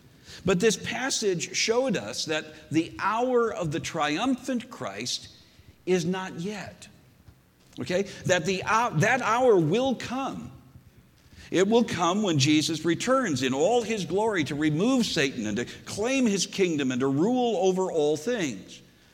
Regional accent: Minnesota, United States; when I was growing up in Minnesota, we lived in a semi-rural area, and there were a lot of old small family farms

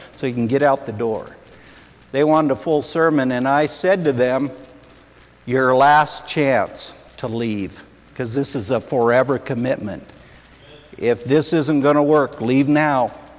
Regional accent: Centralia, Washington, United States; I was raised in Centralia, Washington.

